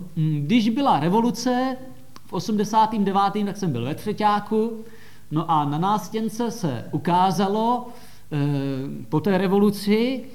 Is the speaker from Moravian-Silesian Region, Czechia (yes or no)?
no; Soběšice, South Moravian Region, Czechia; A taky protože jsem od malička vyrůstal tady, já jsem ze Soběšic, takže to je 7 kilometrů odsud